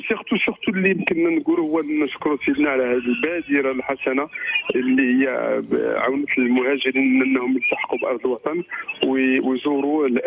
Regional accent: Morocco; moved away as an adult; now in Bordeaux, France; أني نعيش في فرنسا ما كنبش عليك جات كصدفة. أنا قريت في المغرب وتعلمت في المغرب وكبرت وصلت في المغرب وجات الفرصة أني هاجرت لفرنسا والحمد لله الآن أنا عندي عائلة وكنشغل وظيفتها مع مدينة بوردو

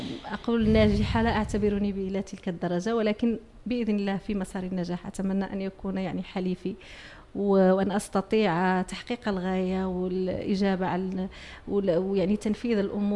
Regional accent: Morocco; ونحاول أننا نظهر تجربتنا احنا كمغاربة

